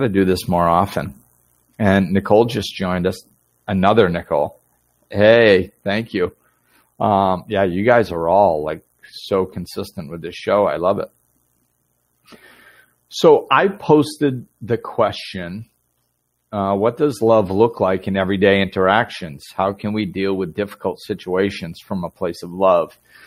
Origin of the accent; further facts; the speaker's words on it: Gardner, Massachusetts, United States; also born or lived in Florida; And I said, I just spent 10 years in Florida. I said, but I grew up in Massachusetts. And he goes, oh, no kidding. What town did you grow up in? And I said, Gardner.